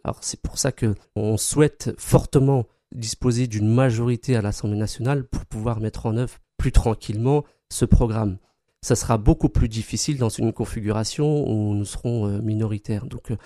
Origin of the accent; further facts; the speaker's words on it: Remiremont, Grand Est, France; now in Nancy, France; j'ai vécu dans les Vosges toute ma scolarité. Je suis né à Remiremont et je vis à Nancy donc depuis 2000, là où je suis arrivé donc pour faire mes études au campus AES.